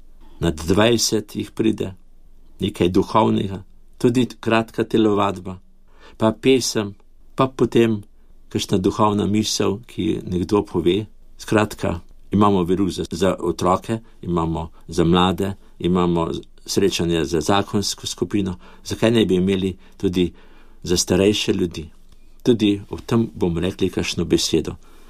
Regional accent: Ljubljana, Central Slovenia, Slovenia; Da prihajam iz Slovenije, iz Ljubljane

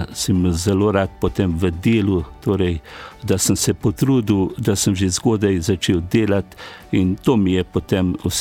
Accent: Nasovče, Upper Carniola, Slovenia; born there; od mojega rojstva, torej od doma, kjer sem rojen v Nasovčah številka 10

